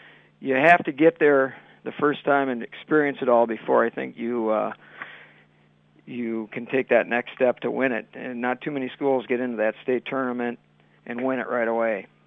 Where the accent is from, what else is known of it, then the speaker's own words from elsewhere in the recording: Minnesota, United States; I think so, because, you know, I grew up in Minnesota